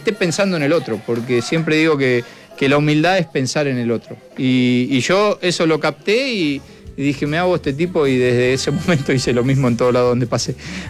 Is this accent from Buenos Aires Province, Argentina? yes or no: yes; Lanús, Buenos Aires Province, Argentina; born there; nosotros somos hincha de Lanús porque nacimos ahí, mis hijos son de Lanús